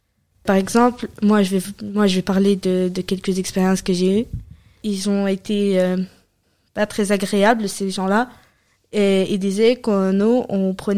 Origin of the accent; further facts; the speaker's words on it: Damascus, Damascus Governorate, Syria; now in France; Je viens de Syrie, qui se situe en Asie. Je viens de la capitale, Damas, et je viens de la banlieue de Dimashq.